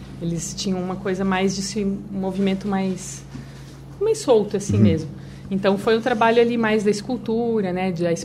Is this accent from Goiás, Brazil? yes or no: no; Curitiba, Paraná, Brazil; Eu sou daqui mesmo.